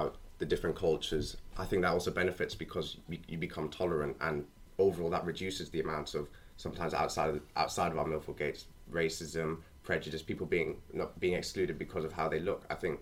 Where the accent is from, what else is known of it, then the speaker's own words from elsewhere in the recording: Germany; also born or lived in United Arab Emirates; now in United Kingdom; I grew up in Germany, then I moved to Dubai, and now I live in the UK